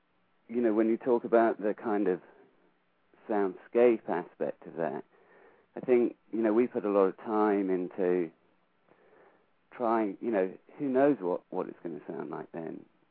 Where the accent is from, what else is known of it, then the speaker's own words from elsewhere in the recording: England, United Kingdom; You know, obviously I'm from England